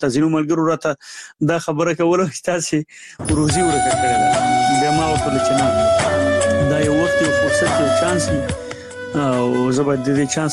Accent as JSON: {"language": "Pashto", "region": "Nangarhar", "country": "Afghanistan"}